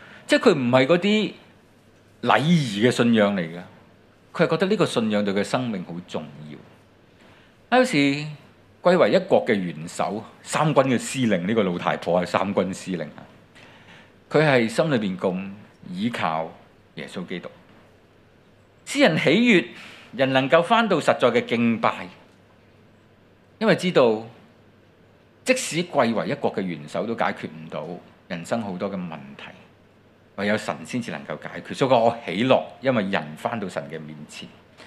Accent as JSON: {"language": "Chinese", "country": "Hong Kong", "said": "其实这个何尝不像我们香港人在过去几年的经历"}